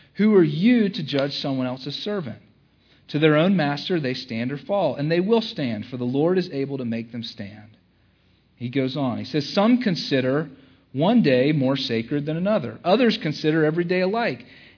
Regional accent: the South, United States; I grew up in the South, and that was like a big question.

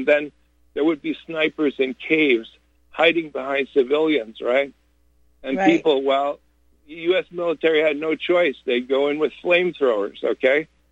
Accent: Canada; my passport says I'm Canadian. I said, but in my head, and I'm American.

